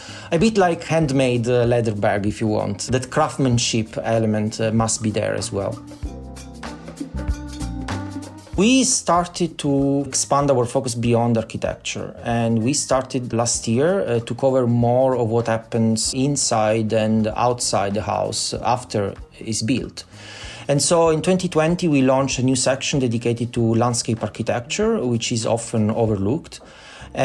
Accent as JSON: {"language": "English", "country": "Italy", "lives_now": "Amsterdam, Netherlands", "said": "when I moved to Northern Europe, because I'm from Italy originally, when I moved to Amsterdam"}